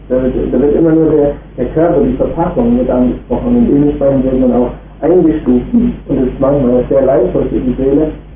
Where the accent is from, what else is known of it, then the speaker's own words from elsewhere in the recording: Essen, North Rhine-Westphalia, Germany; ich komme aus Essen